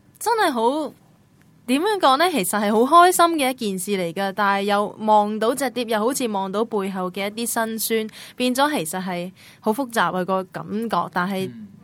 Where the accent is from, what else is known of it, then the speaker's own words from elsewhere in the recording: Hong Kong; 我自己由细到大都在香港长大